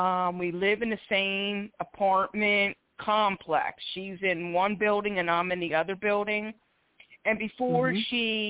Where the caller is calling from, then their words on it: Philadelphia, Pennsylvania, United States; I'm calling from Philadelphia, PA.